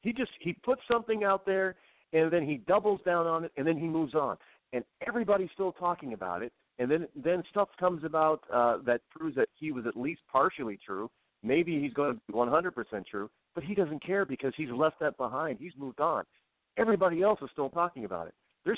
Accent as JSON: {"language": "English", "country": "United States", "said": "That's something else that we as the American people are not used to."}